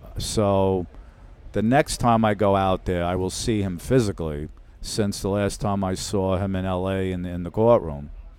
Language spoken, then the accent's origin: English; Brooklyn, New York, United States; I showed what it was like living in Brooklyn, growing up in Brooklyn, what it was like going to school